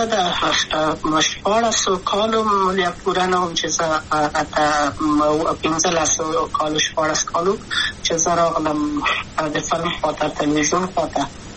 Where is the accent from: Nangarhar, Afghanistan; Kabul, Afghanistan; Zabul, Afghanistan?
Kabul, Afghanistan; also born or lived in Wardak; زه خو اصلا د وردګو ولایت یم، د پلار مې د وردګو ولایت ته خلګنسه کې دلې د کابل په تختپل سیمه کې یم او لویا شویم کابل کې هم مکتب می دولسم په کابل